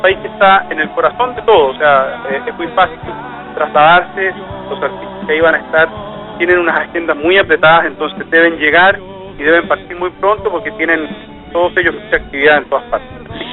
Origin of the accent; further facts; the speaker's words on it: Chile; O sea, yo soy chileno de nacimiento y de corazón también.